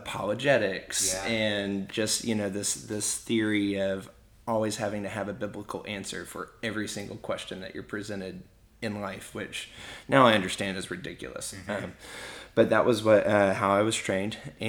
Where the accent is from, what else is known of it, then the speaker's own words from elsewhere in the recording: North Carolina, United States; And so North Carolina, my home state, was talking about voting on same-sex marriage.